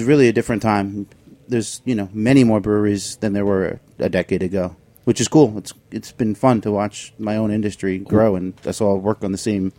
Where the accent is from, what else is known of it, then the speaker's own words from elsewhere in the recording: Long Island, New York, United States; No, I'm originally from Long Island.